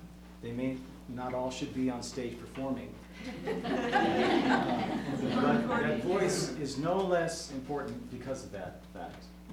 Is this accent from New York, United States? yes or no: no; St. Louis, Missouri, United States; now in Nashville, United States; Although I grew up in St. Louis and I have the mighty Mississippi, so.